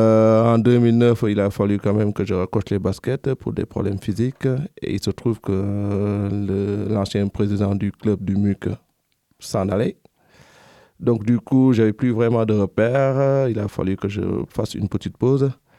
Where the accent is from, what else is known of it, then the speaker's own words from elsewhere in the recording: Dakar, Senegal; Je suis sénégalais, j'ai grandi à Dakar.